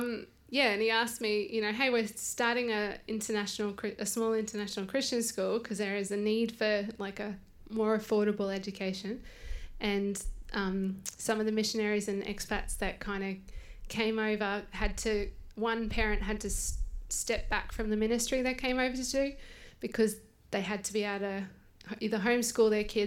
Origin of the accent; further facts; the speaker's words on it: Brisbane, Queensland, Australia; also born or lived in Canberra / Thailand; I grew up in Brisbane, and then my parents and our family moved to Canberra, where they were assistant pastors for 2.5 years, and then we moved up to the coast.